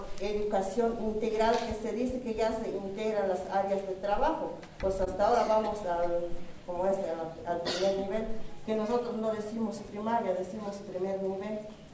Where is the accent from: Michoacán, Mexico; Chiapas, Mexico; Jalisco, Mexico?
Chiapas, Mexico; La Garrucha; vengo del Caracol 3, La Garrucha.